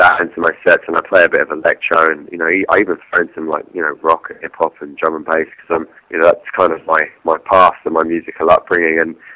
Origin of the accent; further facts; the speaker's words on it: London, United Kingdom; I'm from London, born and bred. Spent a few years living in, you know, various places. London's where I'm from, and it's where I'm going to continue to be from for the foreseeable future.